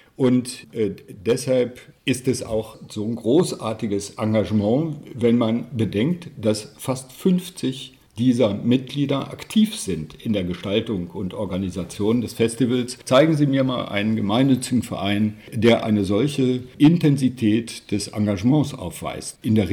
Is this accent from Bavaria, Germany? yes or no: yes; Munich, Bavaria, Germany; also ich bin ein Münchner Kind. Meine Frau und ich haben hier eigenes Immobilienvermögen in der Innenstadt